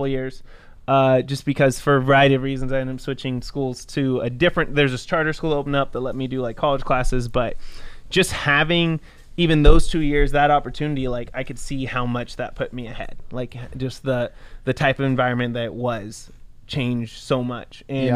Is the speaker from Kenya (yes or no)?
no; Victorville, California, United States; because like where I grew up in Victorville was a city.